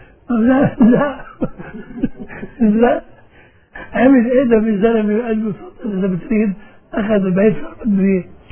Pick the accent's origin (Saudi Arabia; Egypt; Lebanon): Lebanon; انا مني ولا مسيحي ولا سني ولا درزي ولا شيعي ولا شيء انا لبناني